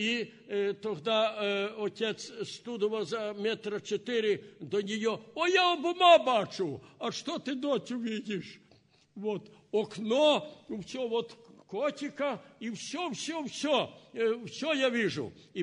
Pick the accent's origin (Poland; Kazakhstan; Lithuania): Poland; Я родился в Польше, жил в Польше, значит, это было в начале 30-х годов.